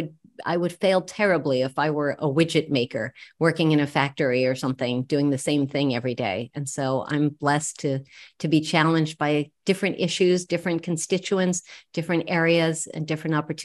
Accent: Silver Spring, Maryland, United States; also born or lived in Washington, D.C., United States; So you were totally right that I was born in DC, but that was literally where I was born, at Sibley Hospital. But my parents were living in Silver Spring. And so I am a Montgomery County

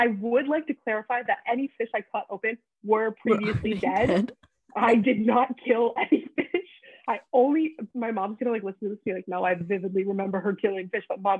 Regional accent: New Brunswick, Canada; I'm from the Bay of Fundy, because the Bay of Fundy has the highest tides in the entire world. So that's pretty impressive. So I grew up around those, but I also like, I grew up in the middle of the province.

